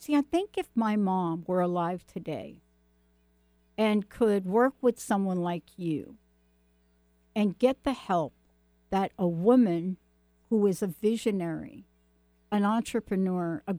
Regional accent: New York, United States; I'm not really dissing New York because I'm from New York.

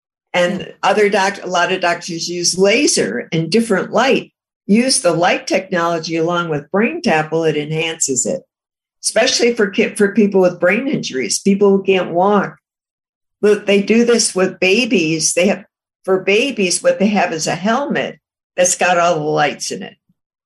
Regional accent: Chicago, Illinois, United States; I mean, I'm from Chicago. A Pepsi was my thing.

